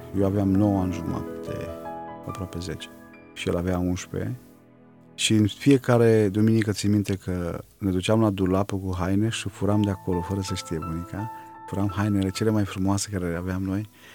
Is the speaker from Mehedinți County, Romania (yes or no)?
yes; Orșova, Mehedinți County, Romania; born there; M-am născut în Orșova, este un oraș la vreo 200 de kilometri de Timișoara, aproape de Băile Herculane.